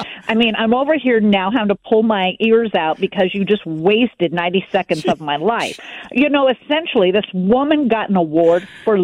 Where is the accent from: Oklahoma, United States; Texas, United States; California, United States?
California, United States; I mean, I'm a Californian